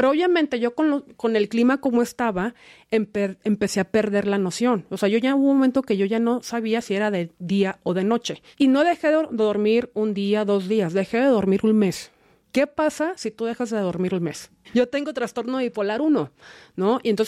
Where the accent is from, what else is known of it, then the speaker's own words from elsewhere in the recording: Mexicali, Baja California, Mexico; Soy hija única. Yo crecí en Mexicali, y como bien saben, pues pueblo chico, infierno grande